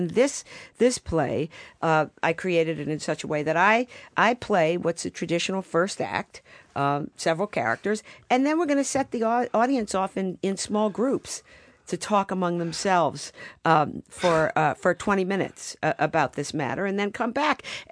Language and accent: English; Baltimore, Maryland, United States; When I was a girl growing up in Baltimore, my grandfather, who had an eighth grade education, said that if you say a word often enough, it becomes you.